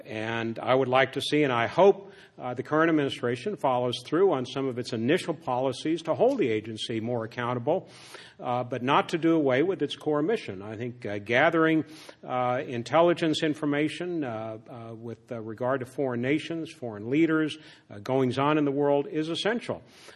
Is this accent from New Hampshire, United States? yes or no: no; Georgia, United States; If in Georgia, for example, in my home state